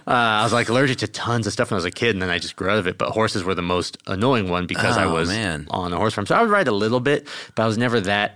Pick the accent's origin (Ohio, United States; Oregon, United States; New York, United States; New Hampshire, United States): New Hampshire, United States; also born or lived in Rhode Island / Boston; I grew up in New Hampshire, and then I lived in Rhode Island and a little bit in Boston and went to school in the Mid-Hudson.